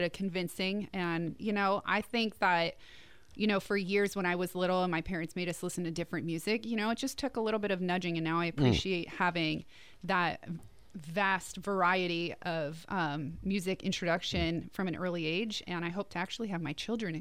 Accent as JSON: {"language": "English", "region": "New Jersey", "country": "United States", "lives_now": "Pensacola, United States", "said": "Although I originate from New Jersey, we've been here for about 7 years now, a little over seven mm-hmm. years."}